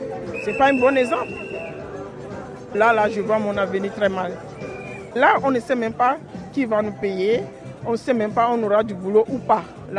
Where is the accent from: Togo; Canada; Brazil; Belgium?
Togo; moved away as an adult; now in France; J'ai 45 ans. Ça fait 17 ans d'ancienneté. Je suis togolaise. Et ça fait 18 ans que je suis en France.